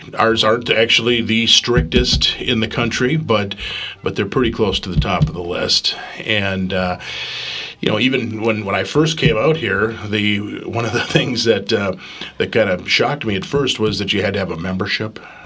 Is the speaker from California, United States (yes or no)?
no; Minnesota, United States; now in Utah, United States; I grew up in Minnesota, and Minnesota is kind of a liberal state, and Utah's not.